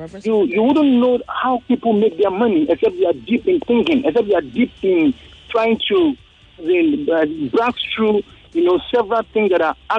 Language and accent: English; Abuja, Federal Capital Territory, Nigeria; I'm from Abuja.